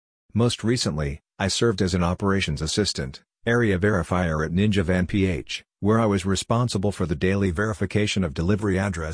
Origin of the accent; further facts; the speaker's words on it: Calabarzon, Philippines; from Cavite, Philippines